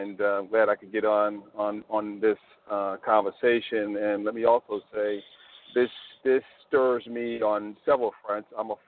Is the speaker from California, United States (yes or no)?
no; New York, United States; now in Washington, D.C. area, United States; I'm a New Yorker. I live here in the D.C. area, but I grew up in Jamaica, Queens, New York.